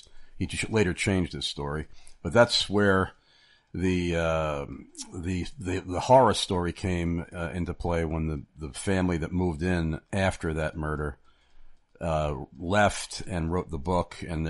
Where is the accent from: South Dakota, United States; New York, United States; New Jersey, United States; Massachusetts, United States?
New York, United States; Amityville; now in Carlisle, United States; I was born and raised in Amityville and did not move out of Amityville until I came here to Carlisle, Pennsylvania.